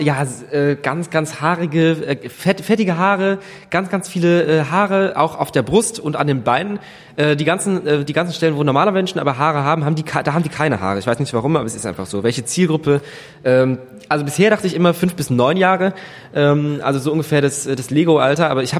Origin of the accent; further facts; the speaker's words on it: Ketsch, Baden-Württemberg, Germany; Ich bin aus Deutschland, auch in Deutschland geboren, mit aber Verwandtschaft Ausland. Und aus Ketsch bei Mannheim zwischen Mannheim und Heidelberg.